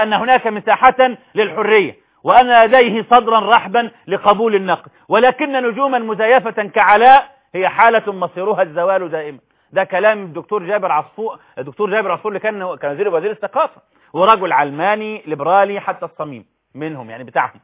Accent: Egypt; والكنائس التي عندنا في مصر تسع 4 أضعاف النصارى اللي في مصر

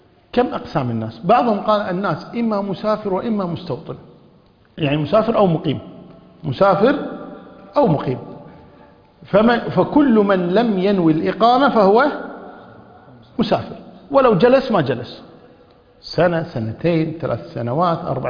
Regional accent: Kuwait

